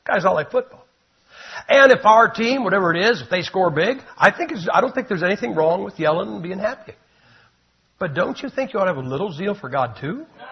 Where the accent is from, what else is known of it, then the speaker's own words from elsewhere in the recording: Massillon, Ohio, United States; I am from Massillon, Ohio. Massillon, Ohio is where pro football got its start. The very first pro football team in history was my hometown, Massillon Tigers.